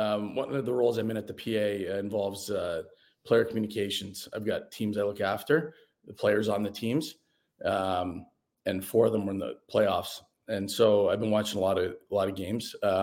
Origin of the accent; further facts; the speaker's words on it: Mississauga, Ontario, Canada; But it was in Buffalo, and I grew up in Mississauga. And so I had like 60 people at that game, you know.